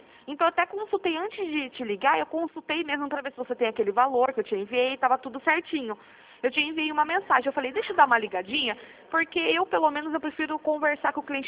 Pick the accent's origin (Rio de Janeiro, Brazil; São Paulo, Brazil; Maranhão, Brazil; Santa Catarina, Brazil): São Paulo, Brazil; Piracicaba; eu sou aqui de Piracicaba, né? Não sei se a senhora já conheceu a cidade da Pamonha.